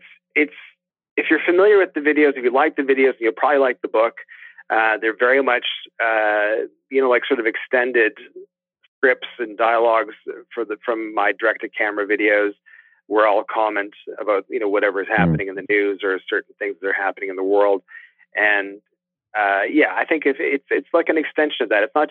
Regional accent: Canada; I mean, but I'm a Canadian egomaniac, so I'll apologize for it.

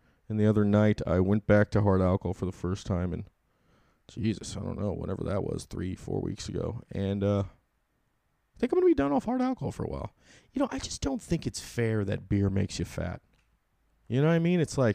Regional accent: California, United States; Okay, I'm from California.

